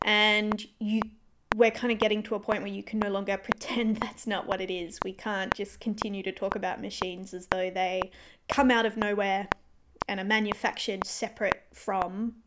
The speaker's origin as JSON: {"language": "English", "town": "Perth", "region": "Western Australia", "country": "Australia", "said": "We are. And it's going to be very difficult not to make this about Perth."}